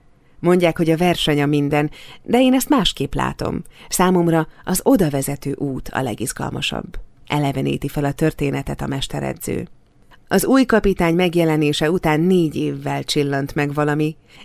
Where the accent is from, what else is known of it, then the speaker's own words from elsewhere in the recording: Székesfehérvár, Fejér, Hungary; mert én ezt így tanultam meg otthon, Fehérváron.